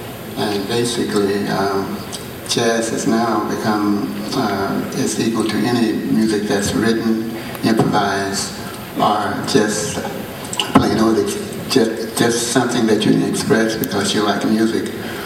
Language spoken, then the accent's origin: English; the South, United States; born there; It's amazing to be born in America, because I was born in the South